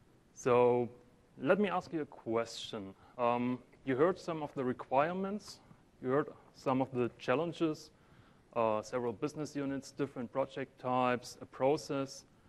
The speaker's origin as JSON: {"language": "English", "country": "Germany", "second_language": "English", "said": "maybe you hear it because of my accent. My roots are back in Germany"}